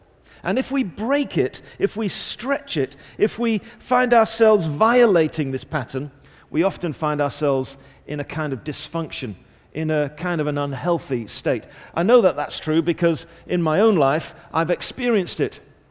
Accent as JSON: {"language": "English", "region": "England", "country": "United Kingdom", "said": "as always, being slightly English"}